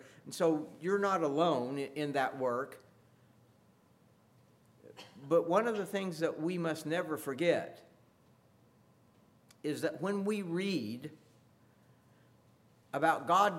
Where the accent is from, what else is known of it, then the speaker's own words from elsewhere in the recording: Olney, Illinois, United States; also born or lived in Mattoon; I told you I was born in Mattoon, and that's true, but we moved here to Olney before I was a year old.